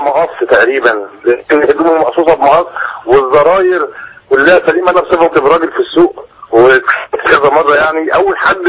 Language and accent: Arabic; Tanta, Gharbia, Egypt; انا من طنطا ان شاء الله